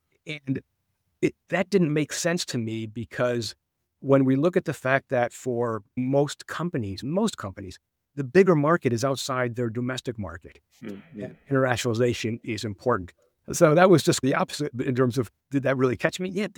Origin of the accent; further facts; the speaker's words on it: Buffalo, New York, United States; I grew up in Buffalo near the Canadian border. I used to get up there all the time